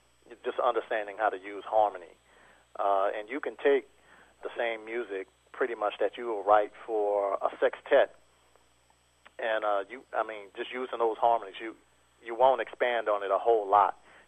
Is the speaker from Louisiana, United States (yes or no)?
yes; New Orleans, Louisiana, United States; now in Texas; I'm from New Orleans, so that's what really makes the band different than anything else that's going on in Texas or really anywhere else besides New Orleans.